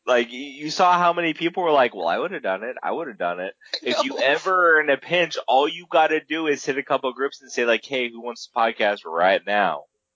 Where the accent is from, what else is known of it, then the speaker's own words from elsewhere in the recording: California, United States; now in Maine, United States; I live in Maine. I'm from California. Like, I'm spread out, you know?